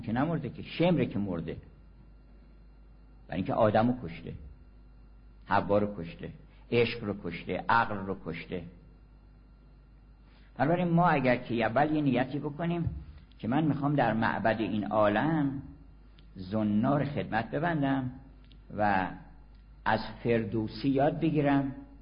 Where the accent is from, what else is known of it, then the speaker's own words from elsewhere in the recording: Iran; born there; ما اولا که زبان فارسی که زبان مادریمون هست، این خیلی غنیمته، یه موهبت الهیه. از قضای روزگار ما اومدیم در ایران